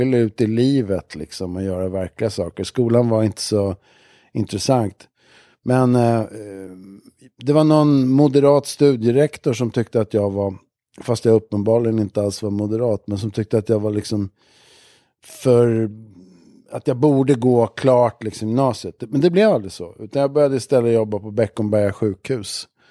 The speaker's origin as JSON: {"language": "Swedish", "town": "Stockholm", "region": "Stockholm County", "country": "Sweden", "tie": "born or raised there", "said": "Jag föddes i Abrahamsberg som ligger i Bromma, mellan Stora Mossen och Brommaplan, i en liten tvåa på Plåtslagarvägen nära tunnelbanan."}